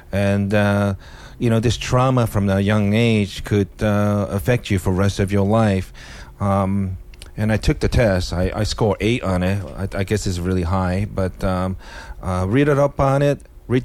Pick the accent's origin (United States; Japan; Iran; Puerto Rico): Japan; growing up in my background, ethnically Korean, growing up in Japan, family problems and alcoholism